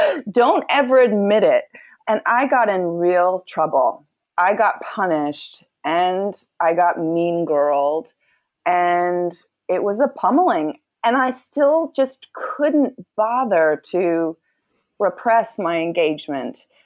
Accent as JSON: {"language": "English", "town": "New York City", "region": "New York", "country": "United States", "tie": "born or raised there", "said": "It was not exactly intentional. I mean, growing up in New York City helped."}